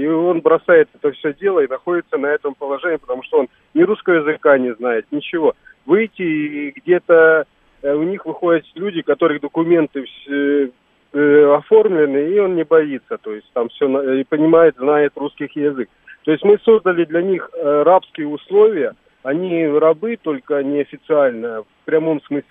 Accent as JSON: {"language": "Russian", "country": "Ukraine", "accent": "Ukrainian", "said": "я всю жизнь привык, что ко мне относятся как к приезжему, и из-за моего украинского акцента."}